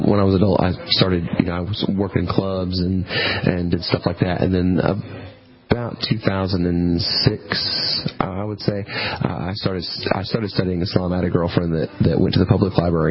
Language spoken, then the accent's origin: English; Tennessee, United States; Well, I grew up in East Tennessee, which is a very Southern Baptist area.